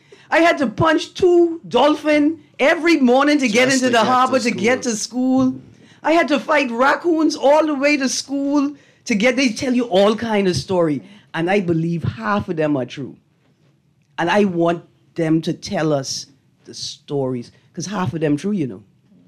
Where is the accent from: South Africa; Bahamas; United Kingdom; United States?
Bahamas; because I was from the Bahamas, there was prejudice